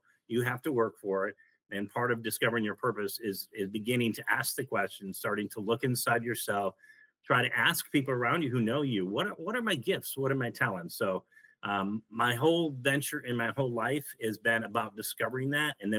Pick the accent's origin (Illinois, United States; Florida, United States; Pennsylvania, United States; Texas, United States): Illinois, United States; Carbondale; I grew up in Illinois in Carbondale, which is a southern part.